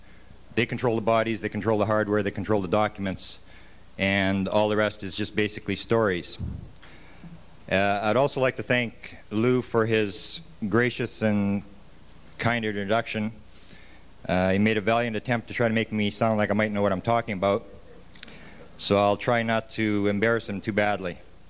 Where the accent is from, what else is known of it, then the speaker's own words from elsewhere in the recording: Canada; I'm from Canada, eh? And I'm considered a bit of a traitor in my own country